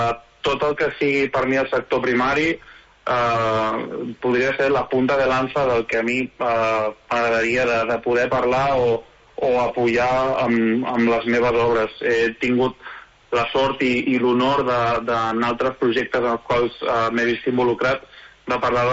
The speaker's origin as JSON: {"language": "Catalan", "region": "Catalonia", "country": "Spain", "said": "jo al final soc de l'Empordà endins, soc de Secano, que en diríem, però tots els empordanesos tenim un peu al Mediterrani"}